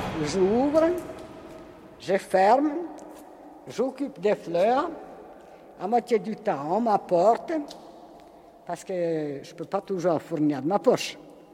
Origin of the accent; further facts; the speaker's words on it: Ukraine; moved away; quand j'étais là-bas chez moi, en Ukraine.